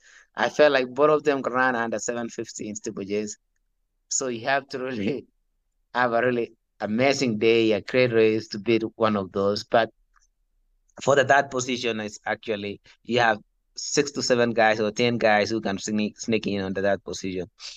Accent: Kenya; born there; So I know I was born in Kenya. I never trained in Kenya.

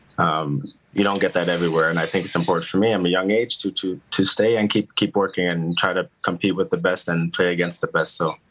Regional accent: Canada; It's we're Canadian, you guys. They're American, so it'll always be a fight.

